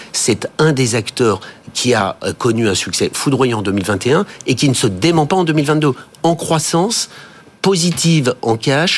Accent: France; also born or lived in United States; et je le dis pas uniquement parce que je suis français

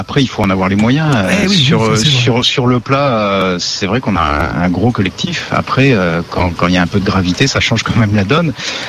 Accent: Tours, Centre-Val de Loire, France; born there; moi je suis né à Tours et j'ai toute ma famille dans la région là-bas.

